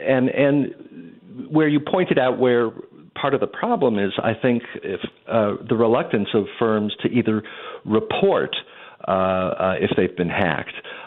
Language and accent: English; Michigan, United States; I'm originally from Michigan